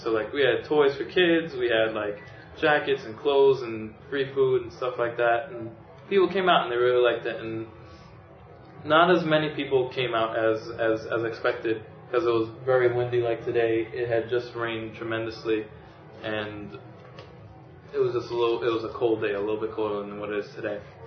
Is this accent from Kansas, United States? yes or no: no; New York City, New York, United States; I'm from the Bronx. I'm from the Bronx, born and raised.